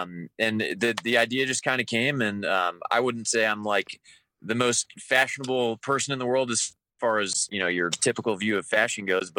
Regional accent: Kansas, United States; Let me correct you real quick there. I'm actually from the Kansas side, so.

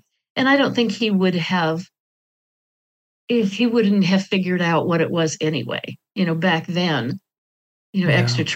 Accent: Sioux Falls, South Dakota, United States; moved away as an adult; also born or lived in California / Arizona / Tennessee; So I was raised in the States, in Sioux Falls, South Dakota, but I would live at the age of 22 when I was really able to. I moved to the Bay Area of California.

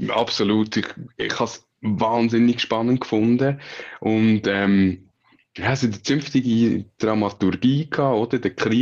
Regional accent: Switzerland; Und ich meine, bei uns in der Schweiz wird auch überall Ski gefahren.

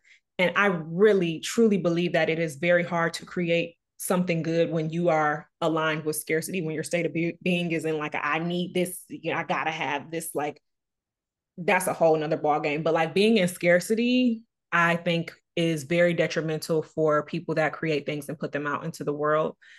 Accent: Detroit, Michigan, United States; I'm from Detroit

